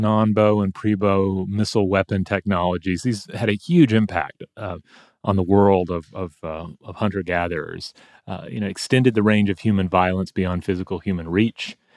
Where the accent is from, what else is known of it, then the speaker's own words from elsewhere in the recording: Tennessee, United States; growing up in Tennessee, being in Boy Scouts, you had the opportunity to fire rifles on shooting ranges.